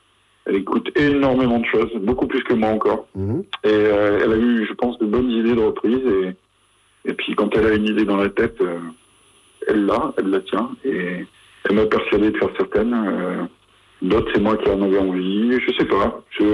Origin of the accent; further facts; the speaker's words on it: France; le problème, quand on est français, en fait, même si on a un bon niveau d'anglais